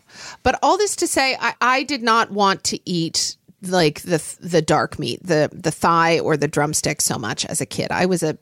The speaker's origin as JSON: {"language": "English", "region": "Oklahoma", "country": "United States", "tie": "born or raised there", "said": "when I was growing up in Oklahoma, I think when I was in high school"}